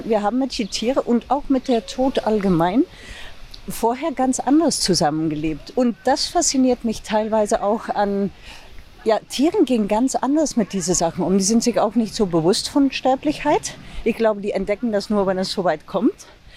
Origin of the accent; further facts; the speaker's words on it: Belgium; womit wir als Belgier natürlich auch was haben